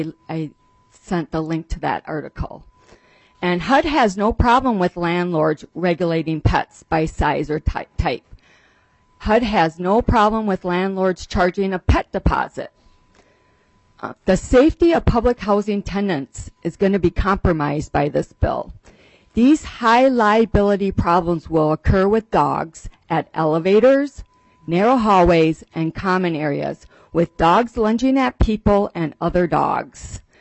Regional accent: Rochester, Minnesota, United States; I'm a landlord from Rochester, Minnesota.

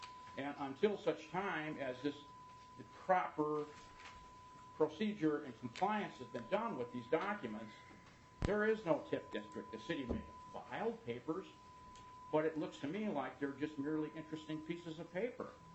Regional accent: Edina, Minnesota, United States; I'm from Edina.

